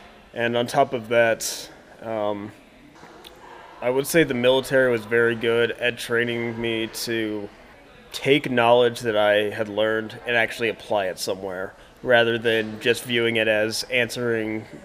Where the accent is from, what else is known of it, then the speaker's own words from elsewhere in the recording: Oklahoma City, Oklahoma, United States; And then I'm actually from Oklahoma City, so I moved back to Oklahoma City afterwards.